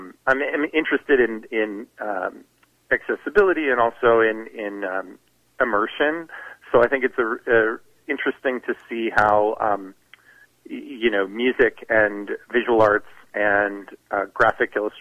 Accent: New York City, New York, United States; there was a bittersweetness to the whole experience of being a New Yorker

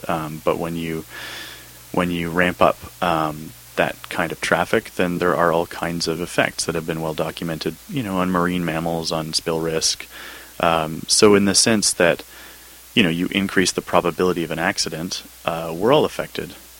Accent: British Columbia, Canada; as a British Columbian

